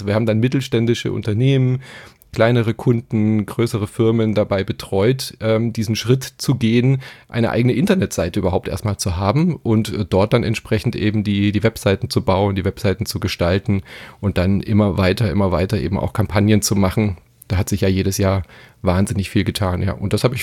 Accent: Stuttgart, Baden-Württemberg, Germany; ich bin ja in Stuttgart aufgewachsen

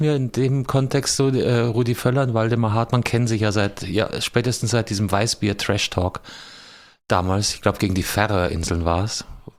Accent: Austria

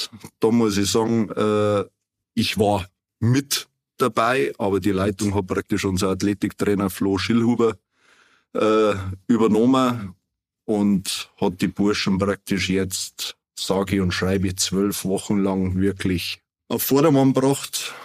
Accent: Rosenheim, Bavaria, Germany; also born or lived in Holzkirchen; Ich bin seit meinem 12. Lebensjahr praktisch fest in Rosenheim verwurzelt.

